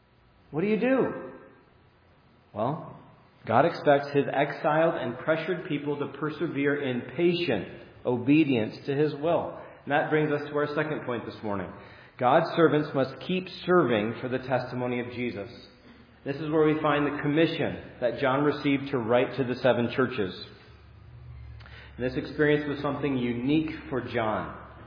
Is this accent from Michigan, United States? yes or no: yes; Mackinac City, Michigan, United States; because I'm from Mackinac City, Michigan